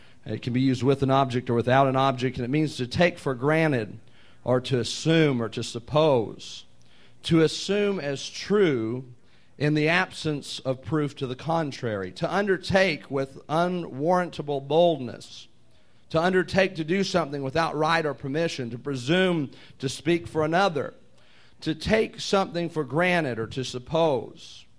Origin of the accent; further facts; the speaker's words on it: Jeffersonville, United States; I told him I was from Jeffersonville, and he changed his attitude completely.